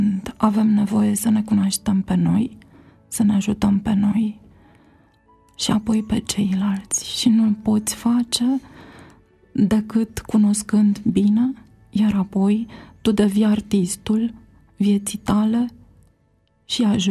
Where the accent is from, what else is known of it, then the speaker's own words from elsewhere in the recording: Bucharest, Romania; born there; M-am născut în București, în urmă cu ceva vreme.